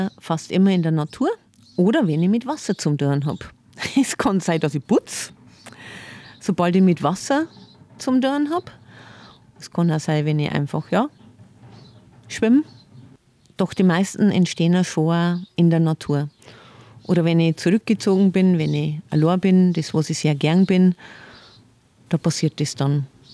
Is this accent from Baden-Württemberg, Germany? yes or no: no; Sinzing, Bavaria, Germany; in Sönching bei Rengsburg, meiner Heimat.